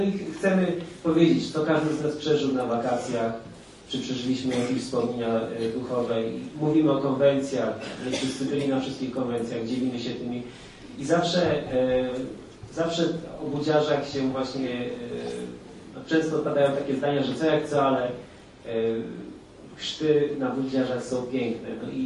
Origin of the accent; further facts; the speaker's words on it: Biłgoraj, Lublin Voivodeship, Poland; pochodzę z Biłgoraja.